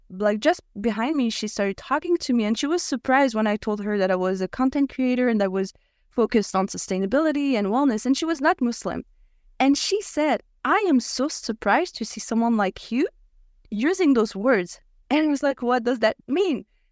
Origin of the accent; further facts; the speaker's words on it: Paris, Île-de-France, France; I'm French, you know, my background is Algerian and I'm very proud of being Algerian, but I'm French, like my hometown is Paris.